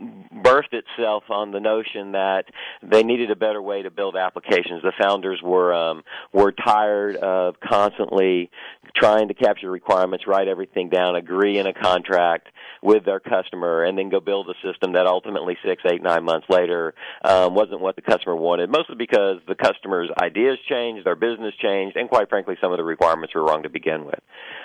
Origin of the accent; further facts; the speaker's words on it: Texas, United States; also born or lived in Washington, D.C.; So I'm sort of raised in the Texas Hill Country outside of Austin.